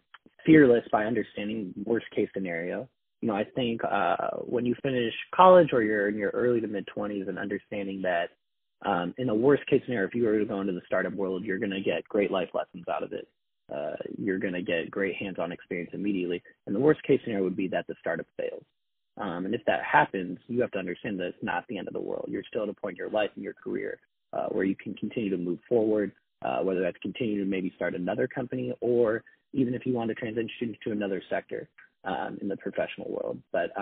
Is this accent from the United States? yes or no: yes; Seattle, Washington, United States; So born and raised in Seattle, I've always had a passion for entrepreneurship since high school.